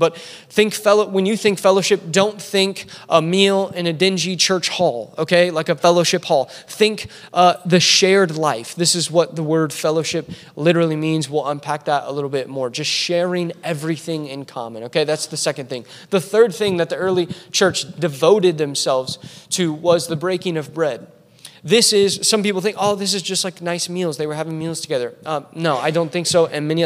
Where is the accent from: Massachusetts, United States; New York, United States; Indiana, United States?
Indiana, United States; I'm from Indiana. It's soda, okay?